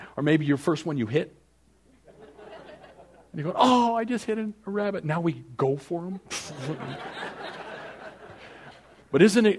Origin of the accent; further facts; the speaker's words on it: San Diego, California, United States; See, I grew up in North Park, in the city.